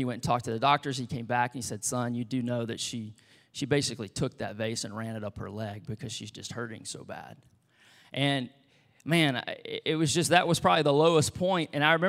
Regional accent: Beaumont, Texas, United States; But I grew up in Beaumont, Texas, adopted to a great family, but not a perfect family, right?

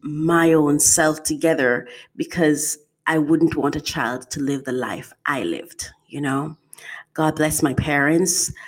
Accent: Jamaica; born there; I was born in Jamaica, you know, from the Caribbean.

